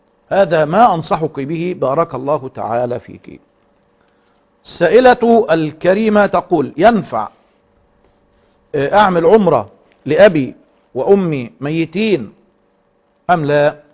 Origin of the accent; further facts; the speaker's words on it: Egypt; نذهب إلى ميقاتنا كمصريين